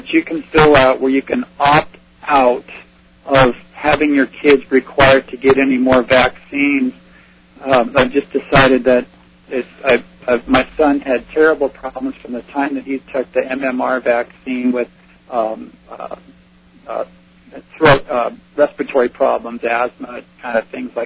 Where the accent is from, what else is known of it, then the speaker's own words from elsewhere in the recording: Washington, United States; I'm from Washington State, so I would say my U.S. Senator Patty Murray or Maria Cantwell's office, please